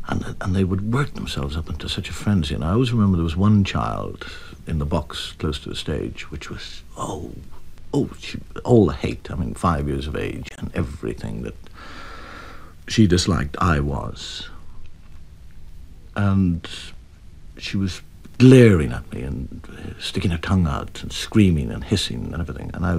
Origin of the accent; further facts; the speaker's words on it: Ireland; I do know that I am an Irishman